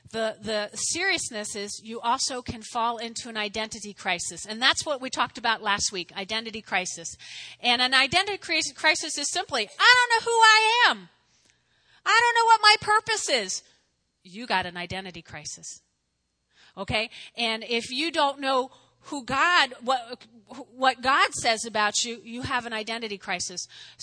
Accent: New Jersey, United States; y'all know I grew up in North Jersey, but my grandparents were in Brooklyn

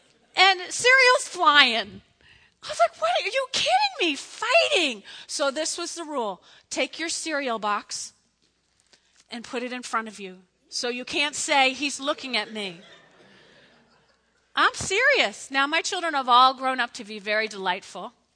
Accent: New Jersey, United States; I grew up in North Jersey, And there were eight of us in a family.

